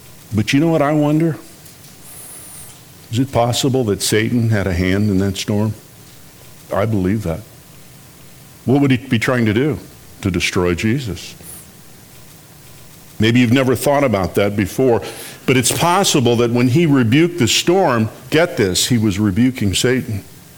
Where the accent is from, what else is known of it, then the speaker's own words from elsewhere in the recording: Chicago, Illinois, United States; I grew up in the Chicago area and talked to somebody yesterday from one of the neighborhoods where I lived near